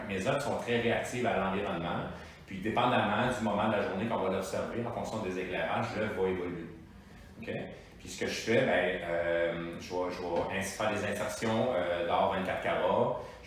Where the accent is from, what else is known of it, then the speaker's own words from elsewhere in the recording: Italy; Je suis italien, mais ma femme est italienne.